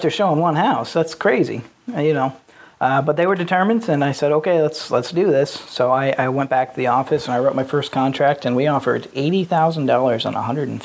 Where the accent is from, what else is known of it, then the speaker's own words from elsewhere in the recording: Hanover, Pennsylvania, United States; Specifically, Snyder's Pretzels is in my hometown. So I'm in Hanover, Pennsylvania, but I work York and Adams County